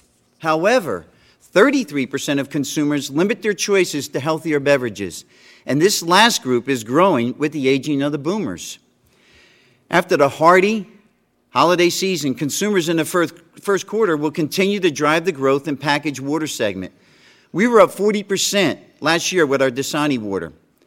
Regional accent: Paterson, New Jersey, United States; now in Philadelphia, United States; I grew up in Paterson, New Jersey. How you doing? I live in Philadelphia, so yo.

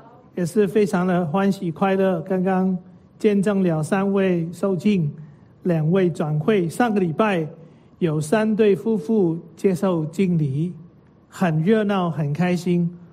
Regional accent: Hong Kong; also born or lived in Taiwan; 我在香港出生，在香港长大

